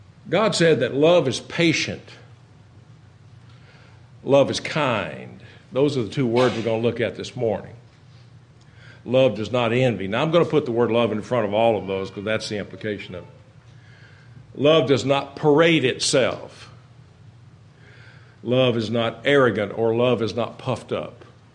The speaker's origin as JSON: {"language": "English", "region": "Kentucky", "country": "United States", "said": "I'm from Kentucky, so I you know, me talking Greek, you may think I'm talking Greek already."}